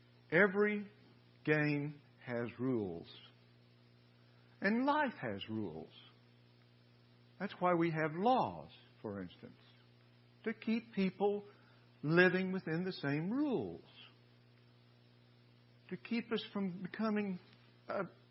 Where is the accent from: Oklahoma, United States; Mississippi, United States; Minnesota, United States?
Oklahoma, United States; And I grew up in Oklahoma. And in Oklahoma, all the boys in school, well, you either played football or you took home ec.